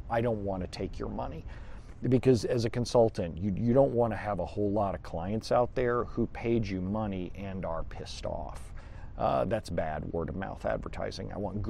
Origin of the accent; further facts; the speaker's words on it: Southern United States, United States; accent: Southern; That's because I come from the South. I don't have as much of an accent now because I've traveled around a lot.